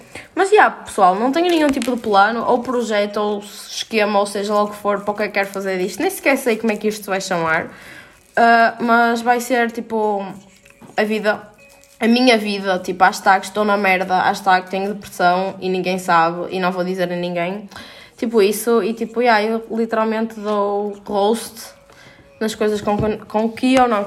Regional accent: Porto, Portugal; Eu tenho 18 anos. E sou do Porto, obviamente.

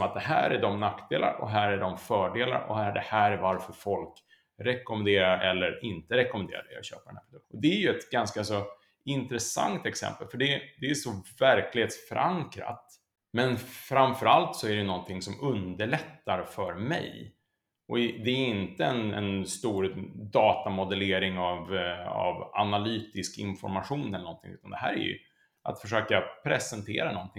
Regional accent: Sweden; Ja, nej, men som svensk så är det klart att man känner till er.

